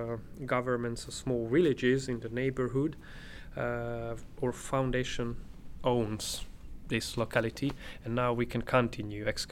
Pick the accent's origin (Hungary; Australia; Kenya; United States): Hungary; Budapest; English is a second language; I am from Budapest, Hungary, from the Eötvös Loránd University.